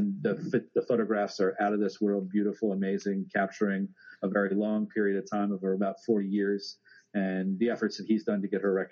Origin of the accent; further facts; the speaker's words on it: Ireland; Being an Irishman, I'd say great heart with a lot of the folks that are buried there.